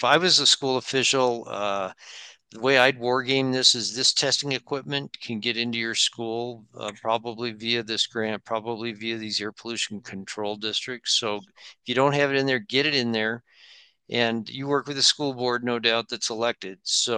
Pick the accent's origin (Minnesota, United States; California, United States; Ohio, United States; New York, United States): California, United States; now in Arizona, United States; I grew up in California. There's one in every county in my state. I live in Arizona now.